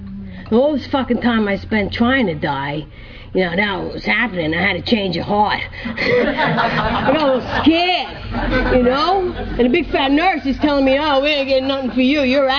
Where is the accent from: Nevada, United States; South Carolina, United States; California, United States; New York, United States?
New York, United States; Bronx; I'm from the Bronx, so that was the county over.